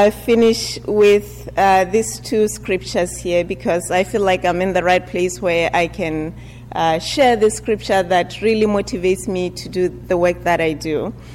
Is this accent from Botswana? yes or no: yes; Botswana; I'm from Botswana, so I did not come here as a refugee.